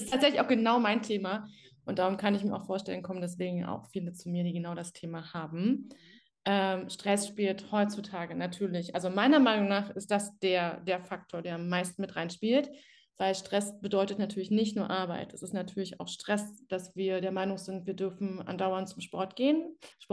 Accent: Berlin, Germany; ich wohne in der Großstadt, ich komme aus Berlin

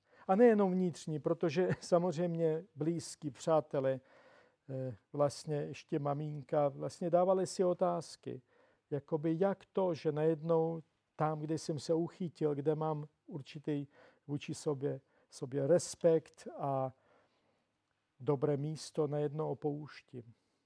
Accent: Zakarpattia Oblast, Ukraine; now in Prague, Czech Republic; A byl to zhruba rok a půl, co jsem se přestěhoval z Prahy do Prahy z podkarpatské Ukrajiny, jak jsem již zmiňoval svůj původ.

